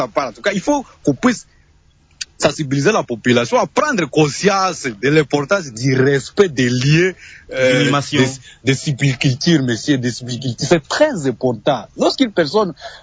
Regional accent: Ituri, DR Congo; par exemple chez moi en Ituri

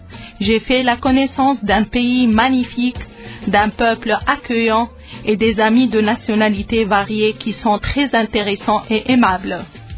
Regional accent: Tunisia; un capitaine, je suis tunisienne de nationalité.

